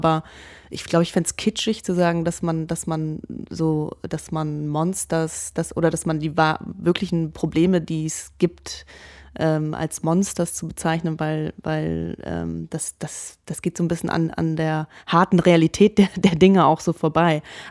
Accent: Germany; aber ich bin in Deutschland aufgewachsen, aber da geboren. Aber natürlich mit meiner amerikanischen Mutter

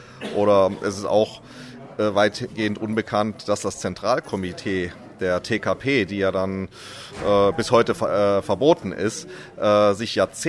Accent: Berlin, Germany; ich komme aus Berlin.

